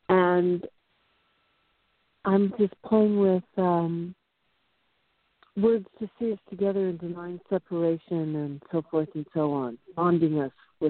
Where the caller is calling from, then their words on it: Monterey, California, United States; I'm calling from Monterey.